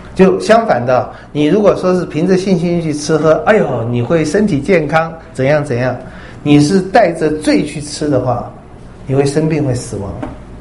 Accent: China; 恐怕就是我们中国人的图章

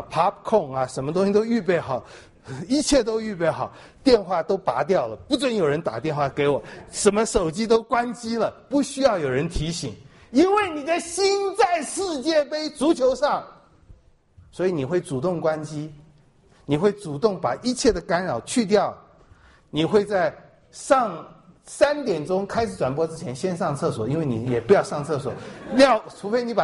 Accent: China; 但我们中国人都是这样，你走遍全世界，中国人一定都是孟母。

